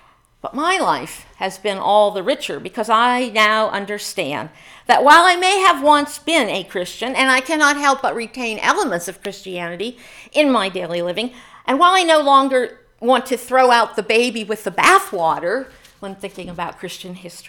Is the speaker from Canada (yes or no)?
no; Pennsylvania, United States; even though I grew up in Pennsylvania, where it's not as cold usually as here.